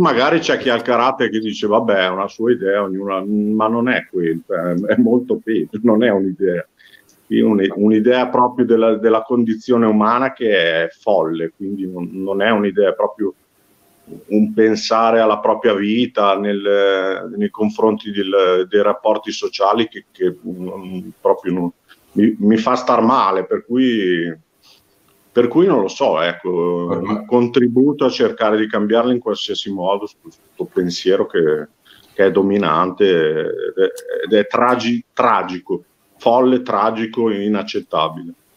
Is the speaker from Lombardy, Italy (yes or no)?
yes; Milan, Lombardy, Italy; qui sono di Milano, io quindi sto cercando una sala, uno spazio